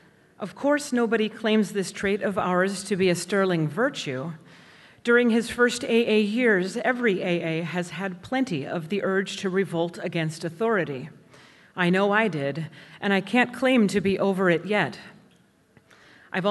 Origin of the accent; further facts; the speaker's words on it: Washington, United States; I am an alcoholic from Western Washington, Area 72.